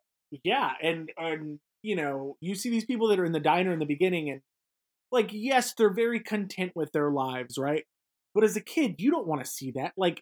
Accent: the South, United States; growing up in the South, that's what we used to do. We didn't have money.

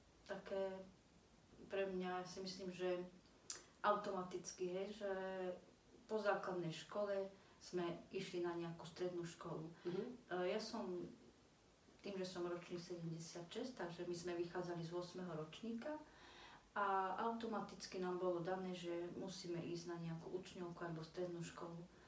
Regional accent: Kokava nad Rimavicou, Banská Bystrica Region, Slovakia; a pochádzam z Kokavy nad Rimavicom.

